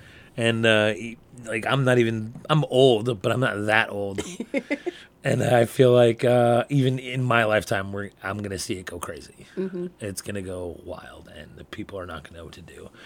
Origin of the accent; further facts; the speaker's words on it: Northeast, United States; I'm from the Northeast. So it's like a lot more people.